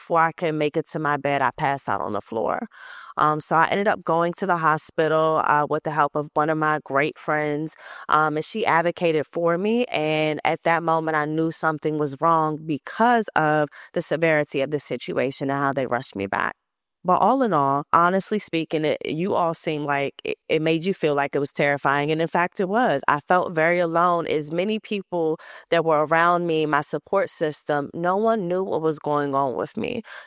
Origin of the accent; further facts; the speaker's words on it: Oxon Hill, Maryland, United States; I am from Oxon Hill, Maryland, who, for those who don't know, is about 10 minutes outside of Washington, D.C. area.